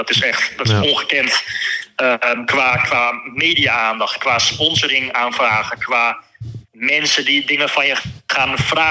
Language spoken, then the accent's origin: Dutch; Netherlands; Kijkend vanuit Nederland zijn, zeg maar, zijn wij Nederlanders natuurlijk zo erg